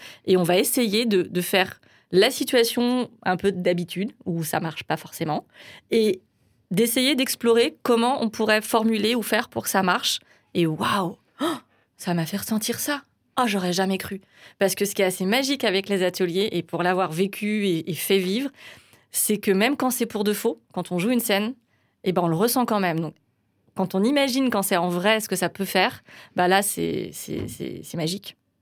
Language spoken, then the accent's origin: French; France; Moi, je suis française, hein. Je suis pas du Canada, donc je connais bien le système français.